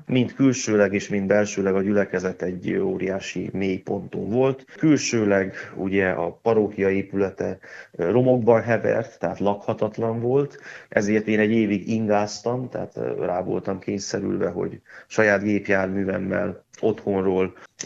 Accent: Carei, Satu Mare County, Romania; moved away as an adult; now in Hungary; én a Párciumban nőttem fel, Nagykárolyban, gyakorlatilag nem állt szándékomban semmiféleképpen Magyarországon szolgálni.

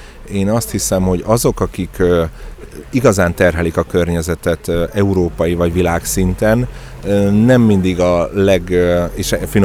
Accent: Miskolc, Borsod-Abaúj-Zemplén, Hungary; én azon belül, hogy miskolci születésű vagyok, lényegében a családommal együtt most is itt élünk, én ingázó vagyok Budapest irányába. Azon belül is Diósgyő város részben nőttem föl

